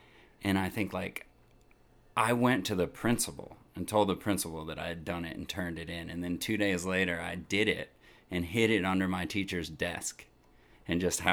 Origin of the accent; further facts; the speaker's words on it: Austin, Texas, United States; Yeah, I'm from Austin. I was born here, I think when I was born in Brackenridge. My folks lived up off Airport.